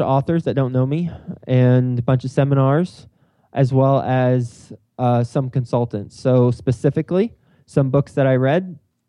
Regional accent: Texas, United States; now in New York City, United States; I am from Texas. I majored in advertising at Texas Tech University, graduated in 2005, moved up to New York City.

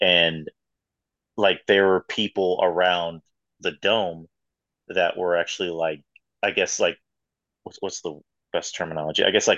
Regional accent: San Antonio, Texas, United States; I'm from San Antonio. I'm from Texas.

